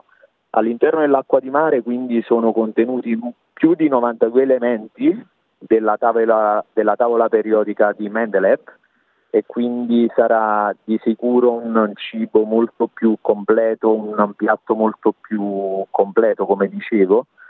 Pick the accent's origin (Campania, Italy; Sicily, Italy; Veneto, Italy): Campania, Italy; Torre del Greco; also born or lived in Naples; Sì, io sono nato a Napoli, Napoli città, anche se ho vissuto per molto tempo a Torre del Greco, quindi sono nato e cresciuto lì a Torre del Greco.